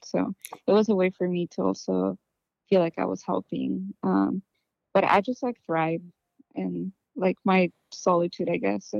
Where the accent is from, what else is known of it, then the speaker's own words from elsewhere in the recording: Mexico; moved away as an adult; now in Oakland, United States; No, I'm from Mexico. I moved here 10 years ago